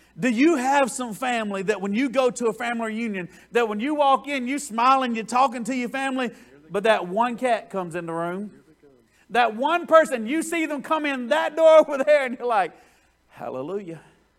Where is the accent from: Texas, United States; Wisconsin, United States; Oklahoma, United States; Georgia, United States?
Georgia, United States; I'm a South Georgia boy. I'm from the South.